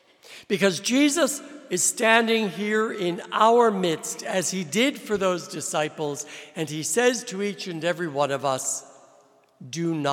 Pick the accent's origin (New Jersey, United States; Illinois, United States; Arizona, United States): New Jersey, United States; now in Buffalo, United States; I am a Polish boy. And I'm originally from New Jersey, but am now a priest in the Diocese of St. George's in Grenada.